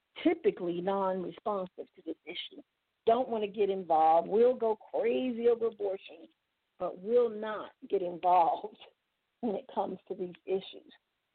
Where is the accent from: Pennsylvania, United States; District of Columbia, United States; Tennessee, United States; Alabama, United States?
District of Columbia, United States; Washington; I'm from Washington, so let me tell you, I know.